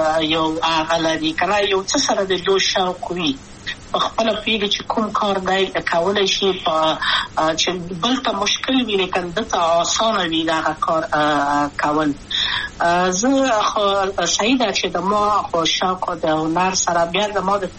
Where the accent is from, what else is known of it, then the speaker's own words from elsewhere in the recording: Kabul, Afghanistan; also born or lived in Wardak; زه خو اصلا د وردګو ولایت یم د پلار مې د وردګو ولایت ته خلیګنسل شي کېدلې د کابل په تختپل سیمه کې یم او لویا شویم کابل که هم مکتب می دولسم پا کابل